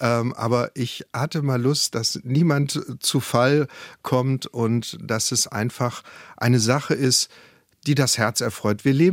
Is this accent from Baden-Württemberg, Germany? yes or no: yes; Baden-Württemberg, Germany; Ich bin im Schwäbischen aufgewachsen.